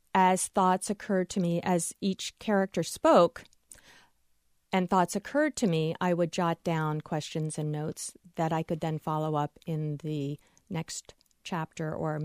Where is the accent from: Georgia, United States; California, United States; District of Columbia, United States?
District of Columbia, United States; Washington; I based Arden and Rory on my own experience growing up in Washington, D.C. and attending an all-girls school.